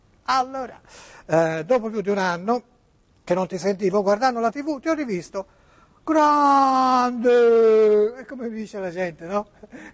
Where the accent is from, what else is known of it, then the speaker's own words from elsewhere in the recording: Bologna, Emilia-Romagna, Italy; Sì, sai, io sono di Bologna, ma lavoro a Prato.